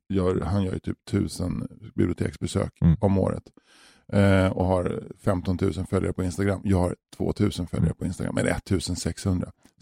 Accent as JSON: {"language": "Swedish", "town": "Bromma", "region": "Stockholm County", "country": "Sweden", "tie": "born there", "said": "Jag är ju född i Bromma."}